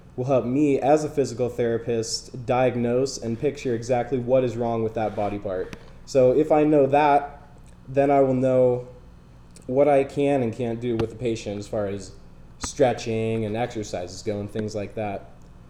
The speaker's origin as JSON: {"language": "English", "town": "Dana Point", "region": "California", "country": "United States", "said": "I'm from Dana Point up in Orange County."}